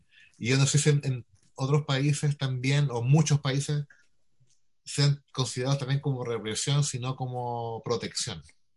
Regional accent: Chile; soy chileno y porque siento que puedo hablar raíz también chileno

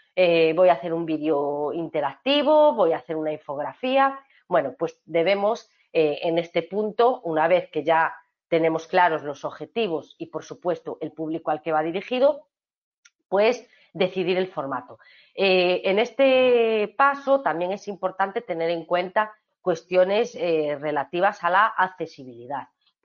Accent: Galicia, Spain; Yo, por ejemplo, que soy gallega

